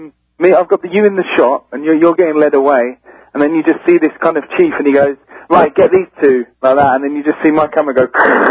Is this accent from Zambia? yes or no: no; United Kingdom; Basically we're a British film crew making a documentary about the 9/11 truth movement